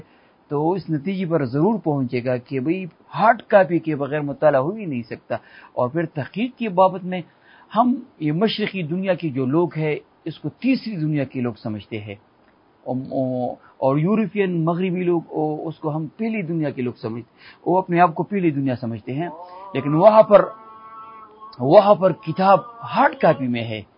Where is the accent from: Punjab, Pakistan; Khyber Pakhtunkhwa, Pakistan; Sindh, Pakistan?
Khyber Pakhtunkhwa, Pakistan; Peshawar; ہمارا تعلق پشاور سے ہے